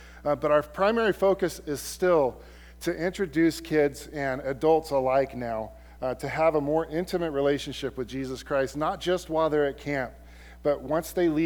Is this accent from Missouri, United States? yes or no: no; California, United States; Where we come from, Holly and I grew up in Southern California.